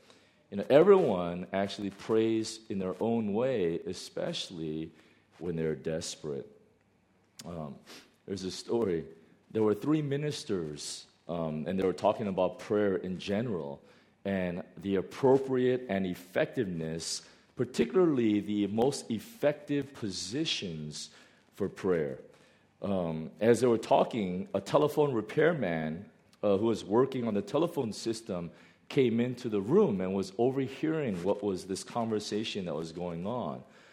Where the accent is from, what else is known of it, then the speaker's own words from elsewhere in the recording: South Korea; now in United States; in the United States, where I'm from. I'm from Korea. But the United States, where I got my citizenship, prayer is banned in public schools.